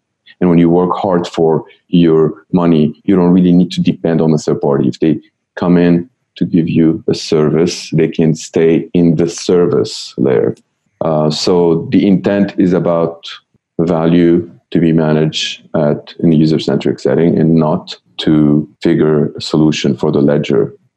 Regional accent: Lebanon; I grew up in Lebanon in a city that was under threat of massacre

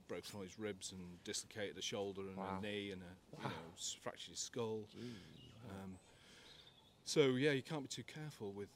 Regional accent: Davenham, North West England, United Kingdom; I was born in Davenham, one of the last people to be born, I think, in Davenham maternity unit.

